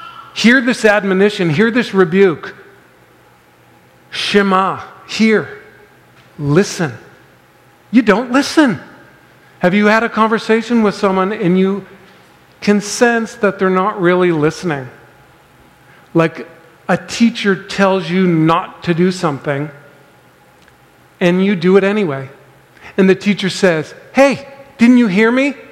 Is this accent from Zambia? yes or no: no; Manchester, New Hampshire, United States; I grew up in Manchester, New Hampshire, which is an hour away from the beach.